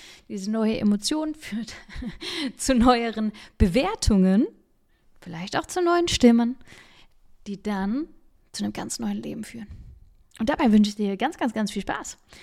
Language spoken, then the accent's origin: German; Baden-Württemberg, Germany; accent: Swabian; weil für mich ja auch mein Dialekt, das Schwäbische, auch einfach irgendwie dazugehört hat.